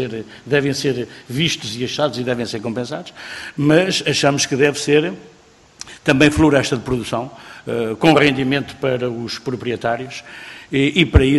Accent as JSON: {"language": "Portuguese", "town": "Pedrógão Grande", "region": "Centro", "country": "Portugal", "tie": "born or raised there", "said": "Eu sou natural de Pragão Grande"}